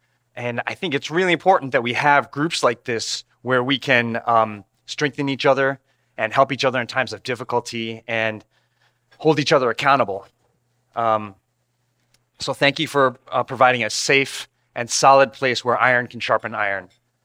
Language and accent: English; New Canaan, Connecticut, United States; So I grew up in New Canaan, my parents and my younger brother.